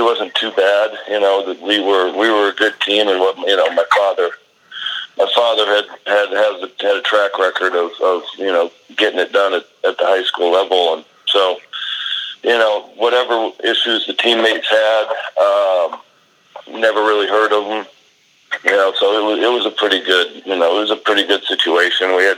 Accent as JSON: {"language": "English", "town": "Omaha", "region": "Nebraska", "country": "United States", "tie": "born or raised there", "said": "Yes, I was born in Scribner, Nebraska, and went to high school in Omaha."}